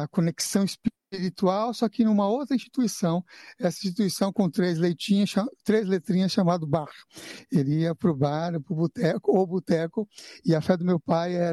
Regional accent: São Paulo, Brazil; eu morava na periferia de São Paulo. Então, nasci em São Paulo, capital São Paulo, e ao morar na periferia de São Paulo

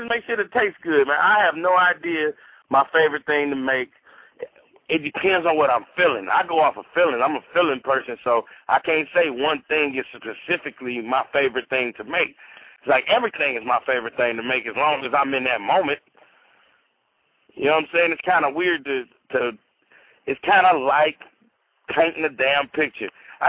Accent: Detroit, Michigan, United States; now in Nashville, United States; So, I mean, I love Detroit. I'm from Detroit, but shit, I'm in Nashville, baby, paying Nashville taxes, walking on these Nashville streets

